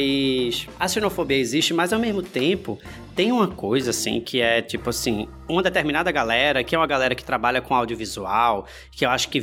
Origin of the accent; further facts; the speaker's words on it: Northeast Region, Brazil; accent: Northeastern Brazilian; enquanto nordestinos, que a gente demanda preencher na representação de mídia, que me fez, acho que, me reconectar com o meu sotaque, com a maneira de falar